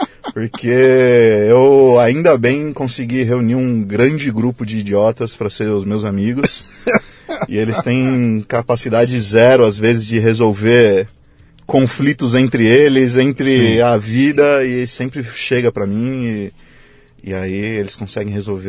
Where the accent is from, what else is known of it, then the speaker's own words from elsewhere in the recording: São Paulo, Brazil; eu, como sou do ABC, e na época que eu comecei a entrar na minha adolescência ali, de 2004 a 2006